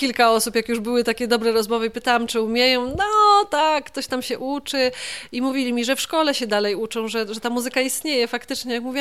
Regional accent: Kraków, Lesser Poland, Poland; że jestem z Krakowa w Polsce, że to jest teren górski.

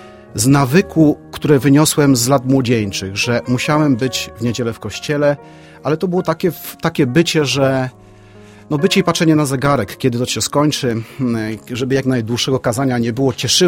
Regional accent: Trzeboszowice, Opole Voivodeship, Poland; also born or lived in Paczków; pochodzę z rodziny wiejskiej. Urodziłem się w miejscowości Paczków, ale pochodzę z Trzeboszowic. To jest miejscowość niedaleko od miejsca zamieszkania mojego w tym momencie, w Odmuchowa. To jest około 7 kilometrów.

